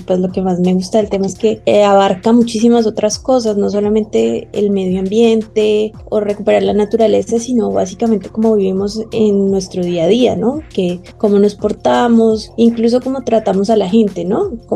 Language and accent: Spanish; Colombia; Yo vengo de Colombia y la verdad es que llevo 2 años oficialmente trabajando con sostenibilidad